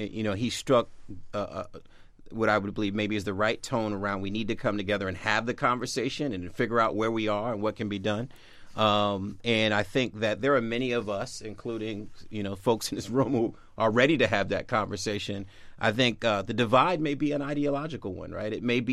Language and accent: English; Boston, Massachusetts, United States; and I grew up in Roxbury, it may be temporary, right?